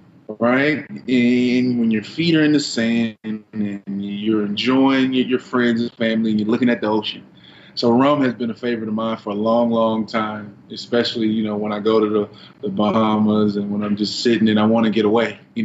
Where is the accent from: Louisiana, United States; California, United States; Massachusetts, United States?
Louisiana, United States; Because, you know, I'm from Louisiana. That's a football bred, like state.